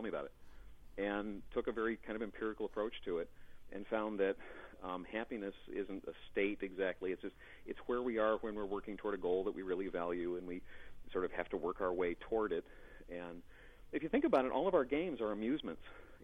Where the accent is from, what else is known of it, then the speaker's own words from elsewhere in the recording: Cleveland, Ohio, United States; NFL, dude, I grew up in Cleveland.